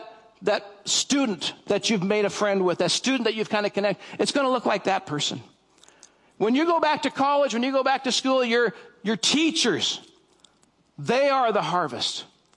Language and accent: English; Yakima, Washington, United States; I grew up in Yakima, when I was a teenager, I was part of the harvest. We had orchards all around. We lived out in the country, had orchards all around us